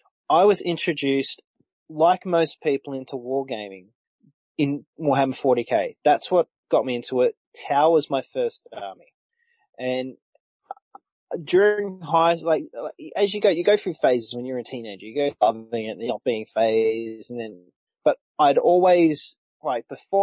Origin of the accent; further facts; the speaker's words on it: Australia; It's just part of being an Aussie, I suppose.